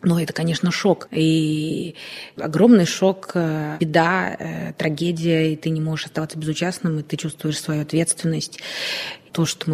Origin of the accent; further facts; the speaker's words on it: Russia; я гражданка России, родилась в России, выросла в России, говорю по-русски.